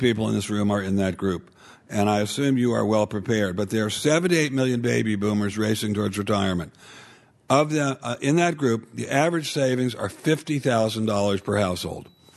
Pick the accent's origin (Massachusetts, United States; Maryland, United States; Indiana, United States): Maryland, United States; also born or lived in Virginia; When I was a child growing up in Maryland and Virginia, we had really serious repressive racial policies in this country.